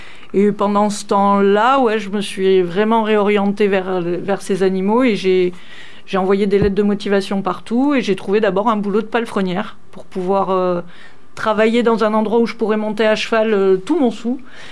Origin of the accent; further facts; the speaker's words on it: Occitanie, France; Alors moi je suis originaire du Lot, donc un petit coin à côté de Gramma. Donc, j'avais mes grands-parents vers le Bastille, donc sur le Causse. Et j'ai vécu là-bas avec mes parents pendant pas mal de temps.